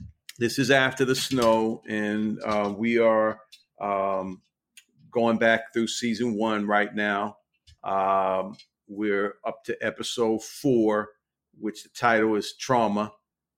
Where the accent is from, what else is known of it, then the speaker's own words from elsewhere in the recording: Washington, District of Columbia, United States; Now you're in my hometown, Washington, D.C.